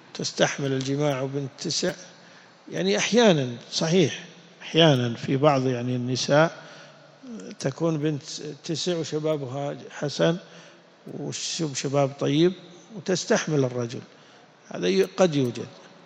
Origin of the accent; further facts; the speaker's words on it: Najd, Saudi Arabia; يسمونه زوج الابنة عندنا في نجد الخال، يسمونه خال